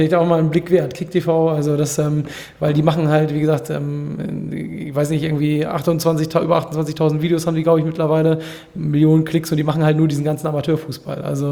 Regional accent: Hamburg, Germany; ich komme ja hier aus Hamburg

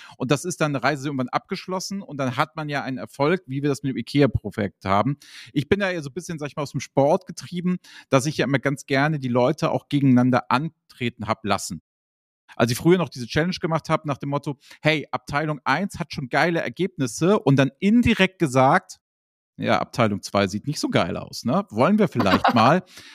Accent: Northern Germany, Germany; born there; Ich bin ja nun, sag ich mal, gebürtiger Norddeutscher

